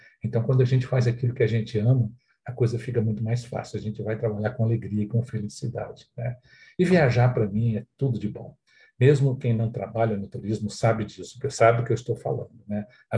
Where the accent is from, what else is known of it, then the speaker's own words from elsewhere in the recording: Ribeirão Preto, São Paulo, Brazil; now in Brasília, Brazil; eu não sou de Brasília, eu sou de Ribeirão Preto, São Paulo, estou em Brasília há 23 anos